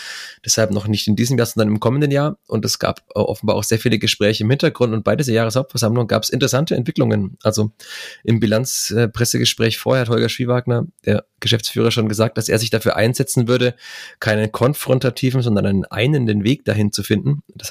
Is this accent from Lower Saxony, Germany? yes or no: no; Fürth, Bavaria, Germany; born there; Aber ich bin auch in Fürth geboren, in meinem Ausweis steht Fürth.